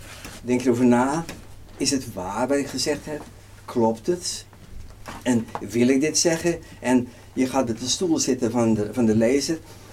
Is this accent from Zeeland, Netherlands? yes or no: yes; Zeeland, Netherlands; Als Zeeuw, geboren en getogen Zeeuw.